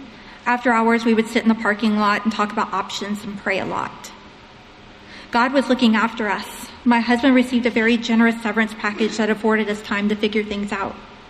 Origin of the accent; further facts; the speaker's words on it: Florida, United States; Neither of us was committed to a church here in Virginia, being I'm from Florida, and my husband Mike is from West Virginia.